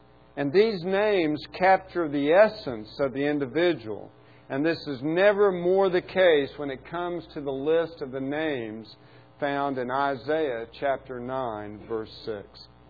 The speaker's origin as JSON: {"language": "English", "town": "Duncan", "region": "Oklahoma", "country": "United States", "tie": "born or raised there", "said": "there was a championship wrestling match that came to my hometown in Duncan, Oklahoma."}